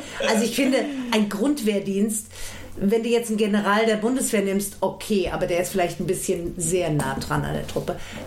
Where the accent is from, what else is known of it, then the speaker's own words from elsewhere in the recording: Frankfurt, Hesse, Germany; nein, das ist meine Heimatstadt, ich erkenne Frankfurt, da sind die Hochhäuser.